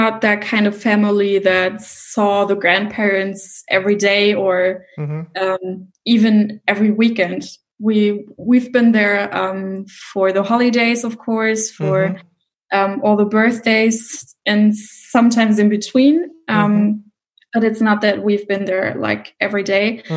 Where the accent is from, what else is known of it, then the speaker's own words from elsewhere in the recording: Rhineland-Palatinate, Germany; I come from the Mosel region. It was also about wine.